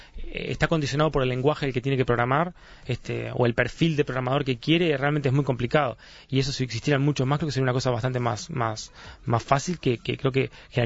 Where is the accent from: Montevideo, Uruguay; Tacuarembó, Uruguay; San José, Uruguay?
Tacuarembó, Uruguay; yo soy de Tacuarembó, y en Tacuarembó nunca aprendí a programar antes de llegar a la facultad.